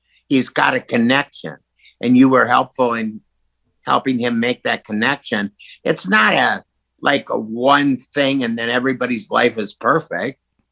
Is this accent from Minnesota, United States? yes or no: yes; Minnesota, United States; And so I'm saying, you know, one of the greatest things about growing up in Minnesota is, you know, you get a firsthand look at the services there.